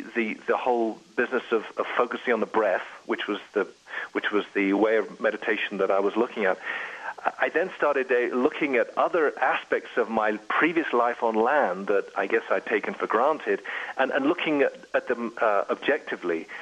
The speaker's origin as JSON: {"language": "English", "region": "England", "country": "United Kingdom", "said": "Even like the idea of being English, I'm an Englishman."}